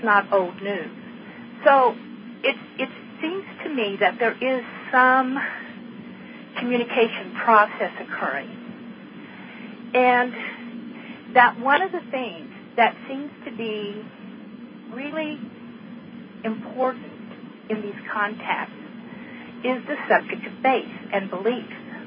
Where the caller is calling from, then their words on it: Montana, United States; I'm calling from Montana.